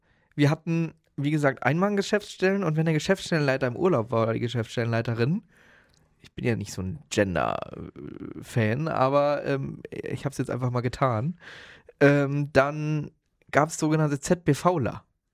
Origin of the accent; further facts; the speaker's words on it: North Rhine-Westphalia, Germany; Und aber ich komme aus dem Dorf da. Und da in diesem kleinen Dörf, was heißt kleines Dörfchen, 4000 Einwohner